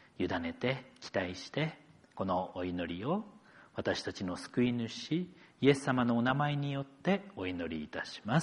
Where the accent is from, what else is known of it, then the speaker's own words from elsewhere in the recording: Akita, Japan; その強調されるほど田舎地方は私の出身でもある地方でですね